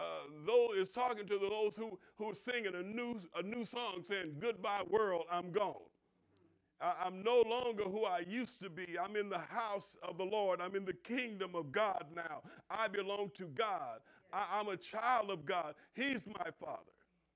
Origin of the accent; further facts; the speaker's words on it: Oklahoma, United States; growing up in Oklahoma, you know, my mother raised us and my dad was nowhere around.